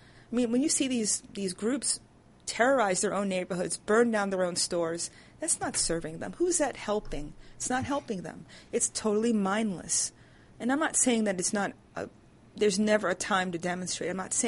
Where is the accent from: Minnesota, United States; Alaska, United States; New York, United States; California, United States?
New York, United States; I'm almost embarrassed to say I'm from New York.